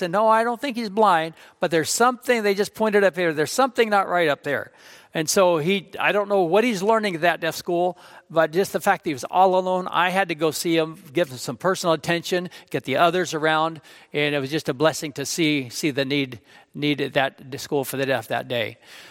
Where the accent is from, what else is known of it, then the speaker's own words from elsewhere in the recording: Twin Falls, Idaho, United States; now in Schaumburg, United States; just like I was open from Twin Falls, Idaho, to come to a place, Schaumburg, Illinois. I never heard of that in my life, but I've been here 26 years.